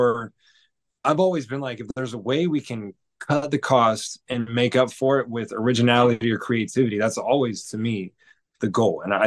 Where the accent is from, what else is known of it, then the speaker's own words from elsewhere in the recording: Las Vegas, Nevada, United States; I'm from Vegas, so pulling the lever on the slot machine